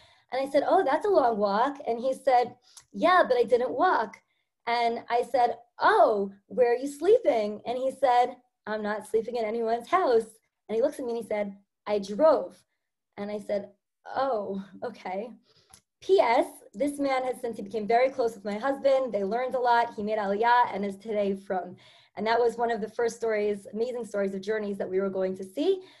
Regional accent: North Woodmere, New York, United States; also born or lived in Houston, Texas / Charleston, South Carolina; I'm from the Five Towns. I grew up in North Woodmere, and I never, ever thought that I'd be living in Texas or in South Carolina.

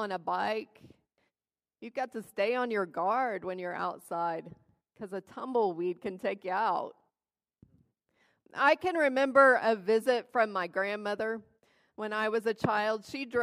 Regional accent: Texas, United States; I grew up in West Texas, and I know about desert shrubs.

